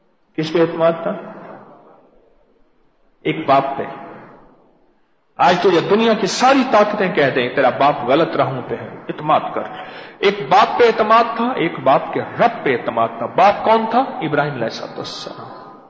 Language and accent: Urdu; Lahore, Punjab, Pakistan; میں کہ میں بھی لاہور سے.